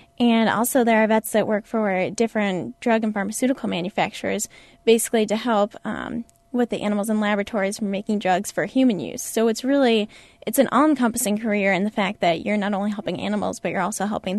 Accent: Aurora, Illinois, United States; I'm from Aurora, so I'm hoping to go back around to the Chicagoland area and work in a small animal practice

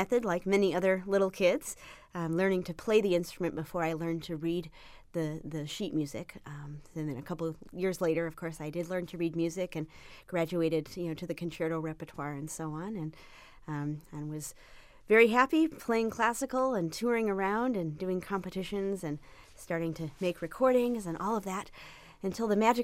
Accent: Chicago, Illinois, United States; Being a Chicagoan, growing up with the blues, of course, that has a special place in my heart.

